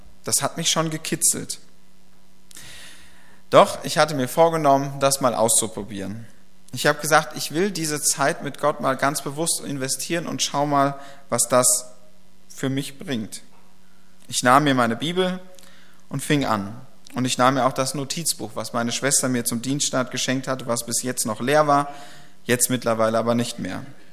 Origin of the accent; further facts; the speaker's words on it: Ennepetal, North Rhine-Westphalia, Germany; also born or lived in Bochum; Ich bin ja in Ennepetal geboren und aufgewachsen und habe dann 7 Jahre in Bochum gewohnt und hatte immer gedacht, ich bin ein richtiger Großstädter.